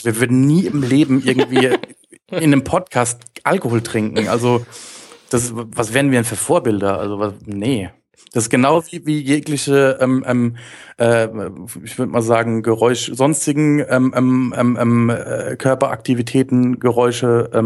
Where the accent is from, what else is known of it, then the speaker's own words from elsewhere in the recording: Heidelberg, Baden-Württemberg, Germany; ich bin irgendwie in der Nähe aufgewachsen, in Heidelberg